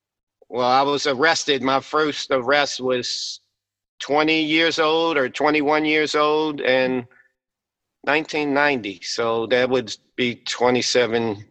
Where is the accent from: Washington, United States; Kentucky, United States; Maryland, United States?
Maryland, United States; Baltimore; I grew up in East Baltimore, Baltimore City. I was born on Park Avenue down near Chinatown and basically lived in East Baltimore most of my life.